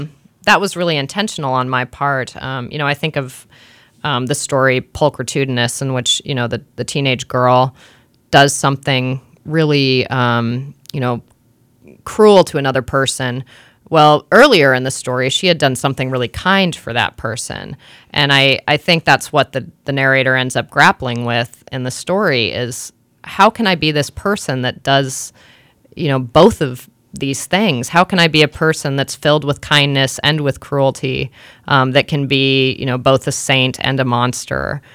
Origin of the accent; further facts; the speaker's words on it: Spokane, Washington, United States; Not me. I grew up in Spokane. There are rapists and serial killers and pedophiles on most street corners in Spokane.